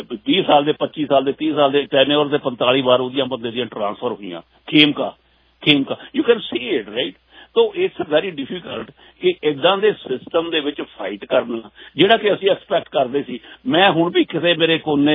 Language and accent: Punjabi; Punjab, India; ਜਦੋਂ ਅਸੀਂ ਆਪਣੇ ਆਪ ਹੀ ਆਪਾਂ ਪੰਜਾਬੀ ਹੋਈ ਪੰਜਾਬ ਦਾ ਬੇੜਾ ਗਰਕ ਕਰਨ ਤੇ ਤੁਰੇ ਹੋਏ ਆ